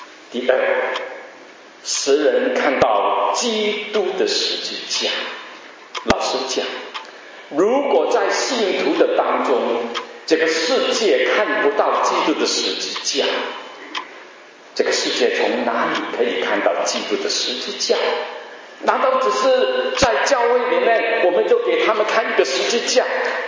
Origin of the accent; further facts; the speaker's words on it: Guangdong, China; 我们广东人都是讲解几句